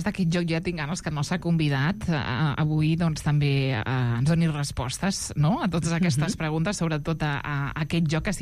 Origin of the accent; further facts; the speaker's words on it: Catalonia, Spain; Perquè jo no sóc de la noia, però sóc de la Segarra, ben a prop d'on és el nostre convidat.